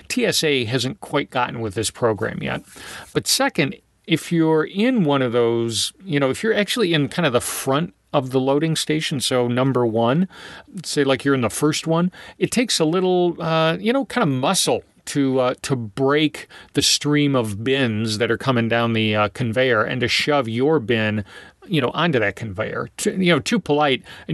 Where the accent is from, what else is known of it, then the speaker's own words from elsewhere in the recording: Memphis, Tennessee, United States; I found it more common in the South, especially when I was growing up in Memphis.